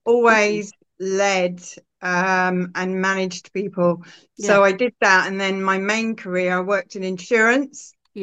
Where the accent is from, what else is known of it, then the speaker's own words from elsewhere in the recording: Scotland, United Kingdom; born there; I was born in Scotland, and so we moved around a lot.